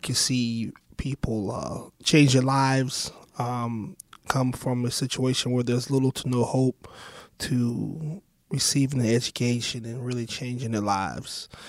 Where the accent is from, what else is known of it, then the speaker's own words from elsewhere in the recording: Lake Worth, Florida, United States; I grew up in South Florida, Lake Worth, about an hour north of Miami. Working class family, two parents.